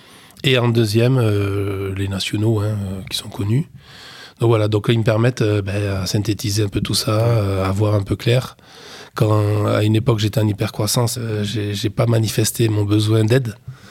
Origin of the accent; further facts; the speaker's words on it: Castres, Occitanie, France; Et moi, je suis de Castres